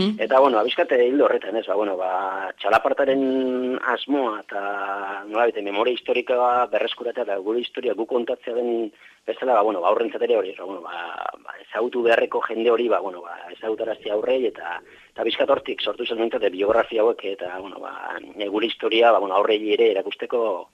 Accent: Getaria, Basque Country, Spain; born there; ni egitzen sortzez getariarra naiz, eta, bueno, ba, hainbat eta hainbat urte, bueno, ia bizte osoa, ba, zagautzen eman da gero, ba, bueno, gaur egun berri hori getarian bizi naiz

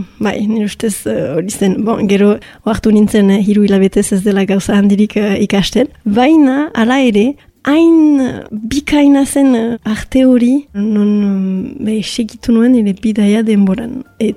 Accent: Bayonne, Nouvelle-Aquitaine, France; Baionakoa naiz, eta bon, ostakit importantea den, me ogoita amabost urte ditut.

